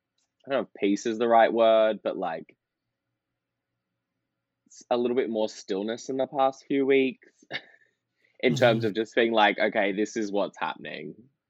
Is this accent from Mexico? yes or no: no; Melbourne, Victoria, Australia; now in New York, United States; No, I'm from Melbourne.